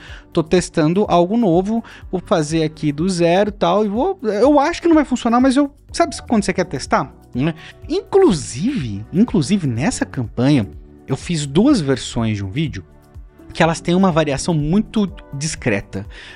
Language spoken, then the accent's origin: Portuguese; São Paulo, Brazil; apesar de ser criado em São Paulo, eu não sou paulista, eu sou carioca, né? Mas eu sou criado, né, desde que nasci em São Paulo.